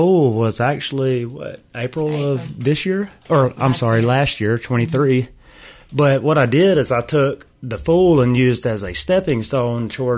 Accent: Tifton, Georgia, United States; Well, I'm from Tifton, Georgia, and currently training for an ultra distance triathlon coming up in about 7 weeks, six and a half

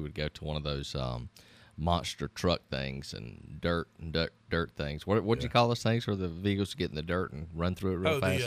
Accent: Donalsonville, Georgia, United States; we grew up in Donaldsonville, Georgia, yeah.

